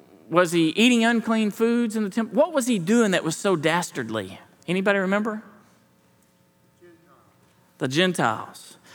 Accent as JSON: {"language": "English", "town": "Cabot", "region": "Arkansas", "country": "United States", "said": "God used me even though I'm from Cabot, you know?"}